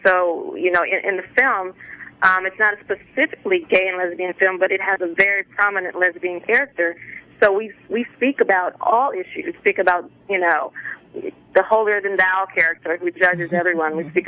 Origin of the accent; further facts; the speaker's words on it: Atlanta, Georgia, United States; I grew up in Atlanta. I went to high school in Atlanta.